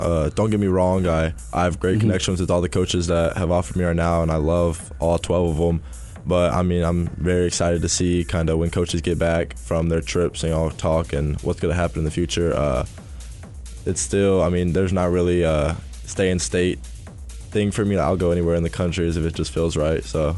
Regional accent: Katy, Texas, United States; growing up in Katy. I went to Katy Taylor, and everybody wanted to beat the big, bad Katy Tigers.

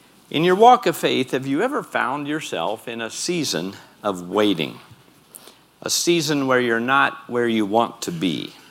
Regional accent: Midwest, United States; I'm a Midwesterner, so if you're like me, you grew up in the Midwest, and you understand this thing called seasons.

